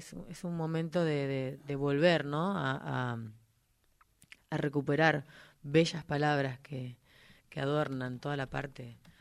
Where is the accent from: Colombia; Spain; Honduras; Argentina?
Argentina; Ingeniero Luiggi, La Pampa; now in Buenos Aires, Argentina; vengo de un pueblo muy pequeño, que no llega ni a los... Ahora creo que está llegando a los 5.000 habitantes.